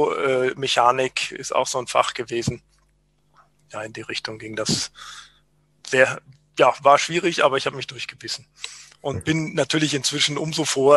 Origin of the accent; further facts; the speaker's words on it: Bonn, North Rhine-Westphalia, Germany; bin auch Mitte 40. Vielleicht fange ich vorne an. Die ersten 3 Jahrzehnte meines Lebens habe ich im Rheinland gewohnt oder meinen Wohnort gehabt. Ich bin in Bonn geboren, habe in Aachen studiert und dann die ersten Jahre als Bauingenieur in Düsseldorf gearbeitet in einem Planungsbüro.